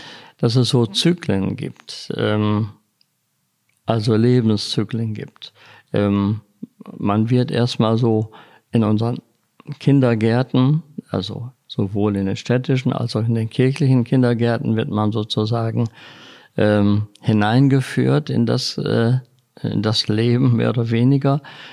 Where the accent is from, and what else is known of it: Lower Saxony, Germany